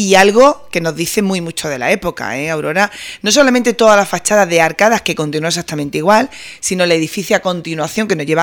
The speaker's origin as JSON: {"language": "Spanish", "town": "Montejaque", "region": "Andalusia", "country": "Spain", "tie": "born or raised there", "said": "A ver, mi pueblo es Montejaque"}